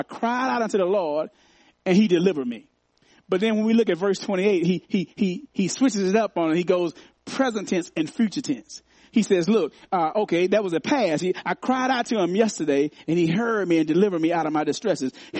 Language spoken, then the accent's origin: English; Arkansas, United States; Didn't even know what Chattanooga was. I'm from Arkansas. I'm from Southern Arkansas.